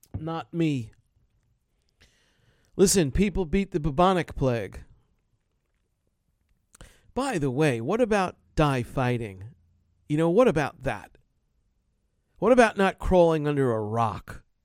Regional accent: United States; And as an American, think twice about your shit form of government.

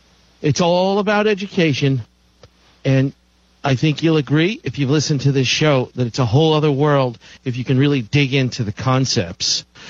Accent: New York, United States; Boy, growing up in New York, could I tell you stories about the East River

